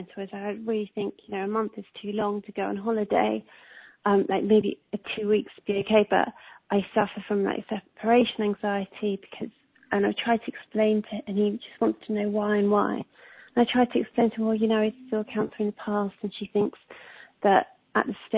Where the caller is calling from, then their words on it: London, United Kingdom; I'm calling from London.